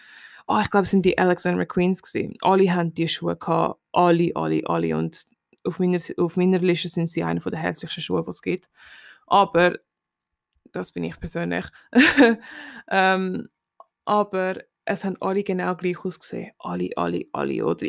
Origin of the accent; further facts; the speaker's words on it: Switzerland; ist sehr beliebt bei uns in der Schweiz und ich bin auch sehr froh darüber